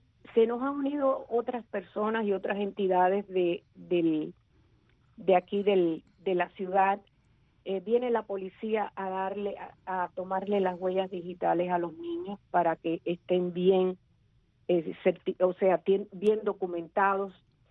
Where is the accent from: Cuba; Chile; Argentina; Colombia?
Cuba; el día que yo pueda llegar a una Cuba libre y pueda llegar a mi pueblo